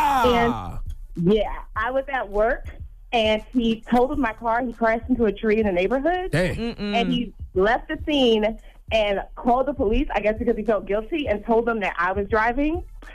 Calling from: Maryland, United States; I'm calling from Maryland.

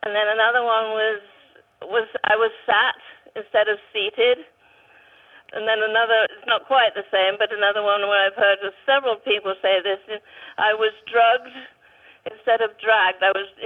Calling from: Potrero, California, United States; I'm calling from Potrero, way down south, down near the border.

